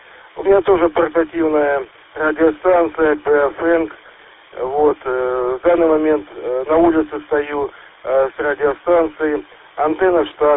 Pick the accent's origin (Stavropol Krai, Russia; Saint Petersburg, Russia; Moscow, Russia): Stavropol Krai, Russia; Yessentuki; Я из Северного Кавказа, город Вестентуки.